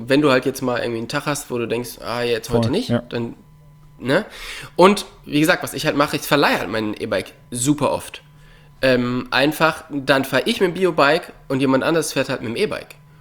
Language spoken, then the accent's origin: German; North Rhine-Westphalia, Germany; dass im Kölner Raum, da wo ich herkomme, gibt es Trails